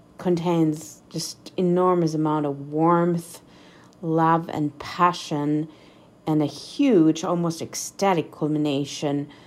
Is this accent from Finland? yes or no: yes; Finland; moved away as an adult; now in United States; I'm originally from Finland